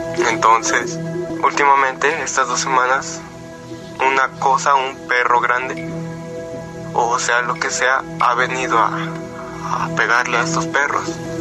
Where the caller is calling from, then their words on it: Tlayacapan, Morelos, Mexico; de Tlayacapan, Morelos.